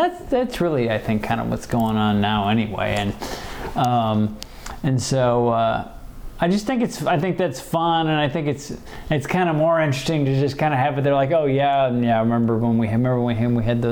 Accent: Midwest, United States; I mean, where I grew up in the Midwest, water is treated almost like a waste product.

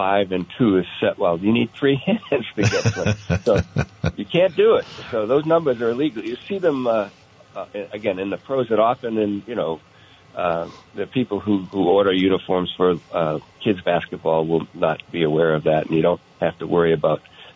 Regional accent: Maine, United States; I grew up in Maine and loved the Red Sox, of course, which was the last team to integrate.

